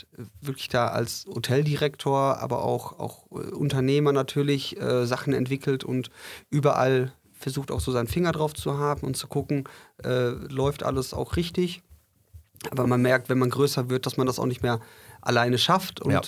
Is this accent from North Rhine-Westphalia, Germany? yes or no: yes; Winterberg, North Rhine-Westphalia, Germany; born there; geboren hier in Winterberg, zwar Holländer, aber trotzdem geboren hier in Winterberg, hab noch 3 Geschwister. Meine Eltern sind vor 37 Jahren hier nach Winterberg gekommen.